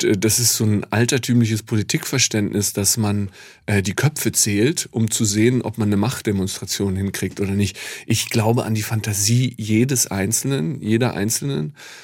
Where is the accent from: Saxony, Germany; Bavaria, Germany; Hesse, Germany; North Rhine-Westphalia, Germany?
Saxony, Germany; Dresden; born there; Ich bin in Dresden geboren.